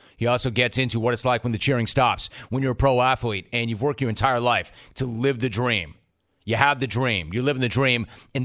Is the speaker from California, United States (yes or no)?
yes; Los Angeles, California, United States; I grew up in West LA. I spent most of my life in the 818, and now I came down this way.